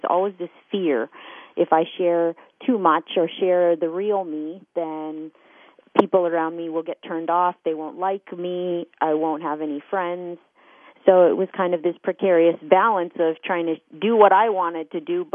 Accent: Phoenix, Arizona, United States; my parents were in India and I was raised in Phoenix, Arizona.

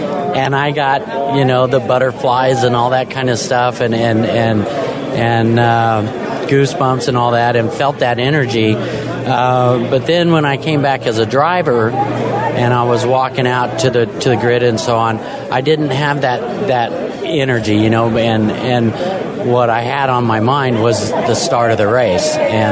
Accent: Albuquerque, New Mexico, United States; I was very, very lucky and fortunate to have a man and a family from my hometown, Albuquerque, New Mexico

